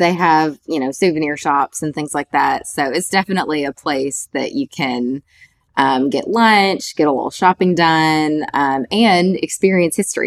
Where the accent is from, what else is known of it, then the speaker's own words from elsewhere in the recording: Tennessee, United States; And my parents took us to Boston, and it was June, and we're from Tennessee, and it was so incredibly cold.